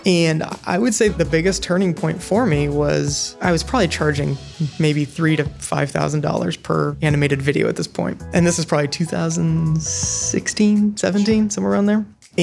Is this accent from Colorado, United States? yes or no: no; Cleveland, Ohio, United States; now in Columbus, United States; So that's kind of a good spot to kind of start my story, because I grew up in Cleveland area.